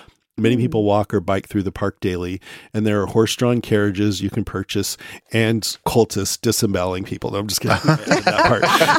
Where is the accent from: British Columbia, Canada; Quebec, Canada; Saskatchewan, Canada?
British Columbia, Canada; Vancouver; As a total aside, I'm from Vancouver, where most of this episode is shot